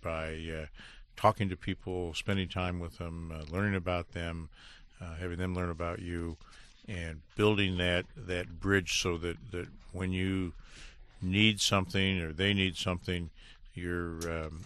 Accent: Detroit, Michigan, United States; And you say, I'm from Detroit.

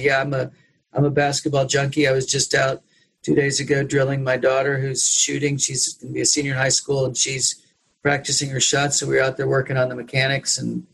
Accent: Paris, Illinois, United States; also born or lived in Terre Haute, Indiana; I was born in Terre Haute, Indiana, but my parents and my family, my other siblings, and I lived in Paris, Illinois. So we were across the border, and there was no hospital in Paris, Illinois.

